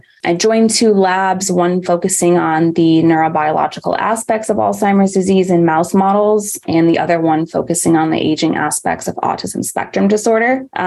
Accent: Arizona, United States; now in Chicago, United States; Yeah, so I'm 25 and I am from Arizona. After graduating from ASU, I moved to Chicago to be a clinical neuropsychology doctoral student at Northwestern University

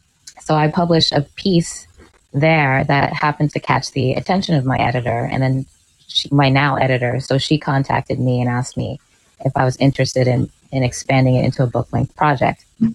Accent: Long Island, New York, United States; So even though I was at, you know, growing up in Long Island and whatnot, we were going back and forth to the city all the time

